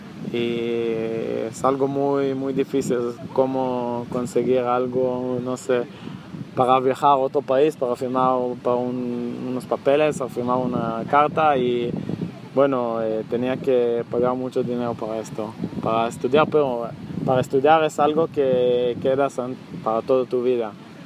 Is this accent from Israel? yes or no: yes; Israel; Creo que soy la primera israelí que asiste de público en este programa.